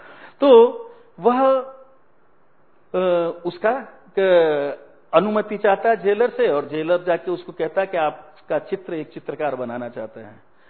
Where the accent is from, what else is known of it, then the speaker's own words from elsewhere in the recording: Jodhpur, Rajasthan, India; मैं जैसे जोधपुर से आता हूं